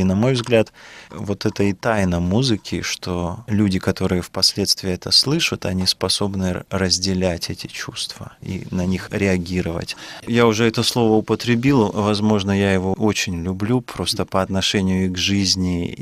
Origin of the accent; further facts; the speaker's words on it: Siberia, Russia; Да, я сибиряк.